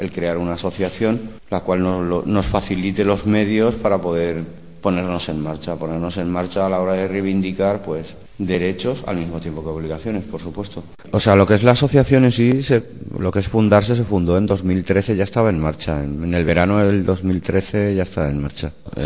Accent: Valencia, Valencian Community, Spain; Muchos de ellos hemos nacido aquí, en la misma zona, somos vecinos del Cabañal de toda la vida

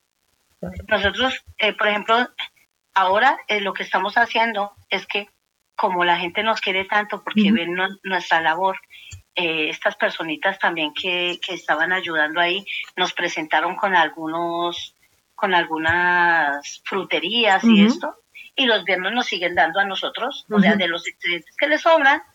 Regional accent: Colombia; así de colombianos, que soy colombiana

